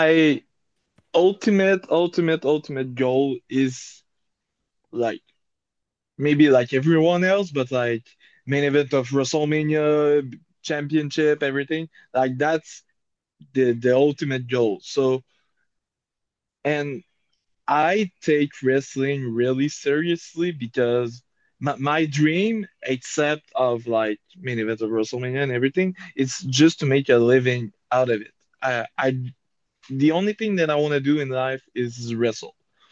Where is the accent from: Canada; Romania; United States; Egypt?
Canada; because I'm Canadian, it's really complicated